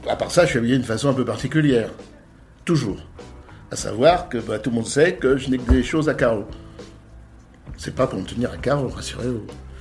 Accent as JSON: {"language": "French", "town": "Paris", "region": "Île-de-France", "country": "France", "tie": "born or raised there", "said": "Je suis parisien, j'aime Paris, je suis né à Paris, je vais mourir peut-être à Paris."}